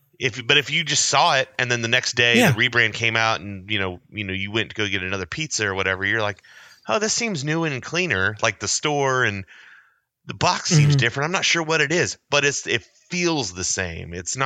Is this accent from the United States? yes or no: yes; Yukon, Oklahoma, United States; National pitmaster is a guy named Travis Clark from my hometown, Yukon, Oklahoma.